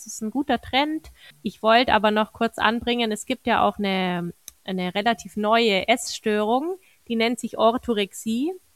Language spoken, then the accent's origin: German; Tyrol, Austria; als Tirolerin